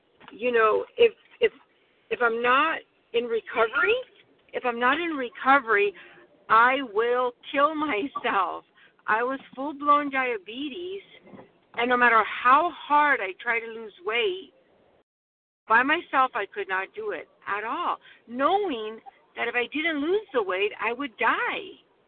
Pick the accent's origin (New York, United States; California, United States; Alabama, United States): California, United States; from California.